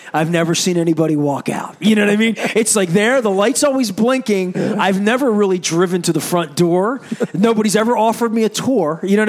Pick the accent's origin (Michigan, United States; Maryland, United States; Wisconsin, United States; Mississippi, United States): Maryland, United States; Dundalk; And I grew up in Dundalk, right? So I grew up at East Point Mall.